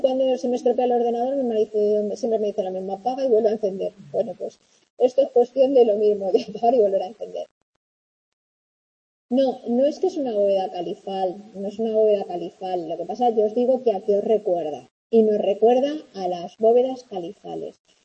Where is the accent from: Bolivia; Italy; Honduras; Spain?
Spain; lo primero que nos llama la atención a nosotros como españoles